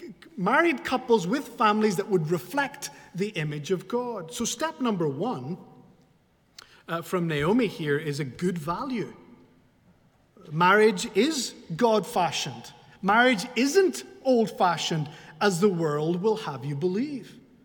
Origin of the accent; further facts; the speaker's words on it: Spain; I grew up in Spain, and in Spain, it was very common, certainly in my growing up years, to see women, mainly middle-aged and up, dressed in black all the time.